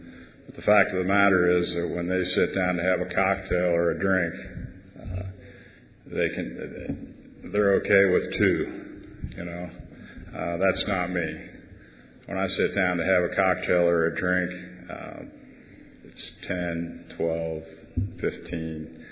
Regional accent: Southgate, Kentucky, United States; I'm from Southgate, Kentucky.

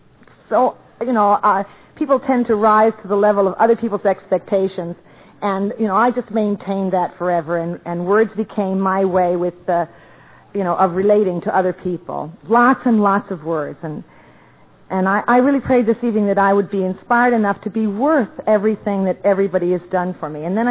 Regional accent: Brooklyn, New York, United States; In fact, I was born and raised in Brooklyn. I even got the Dodgers before you guys did.

